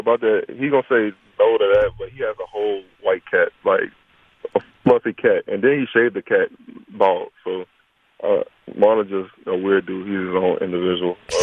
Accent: Livonia, United States; The camp is going to be in my hometown, where I grew up at, where I played football at Livonia High School.

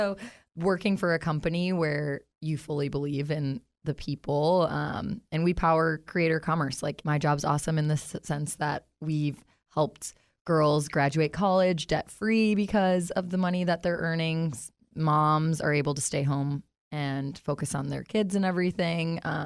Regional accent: Green Bay, Wisconsin, United States; now in Nashville, United States; No, I am originally from Green Bay. I moved to Nashville in 2016.

